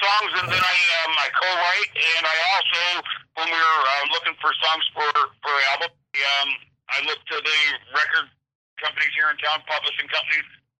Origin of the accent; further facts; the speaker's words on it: Detroit, Michigan, United States; My favorite place to play is back in my hometown. It's a show that Detroit, Michigan hosts once a year.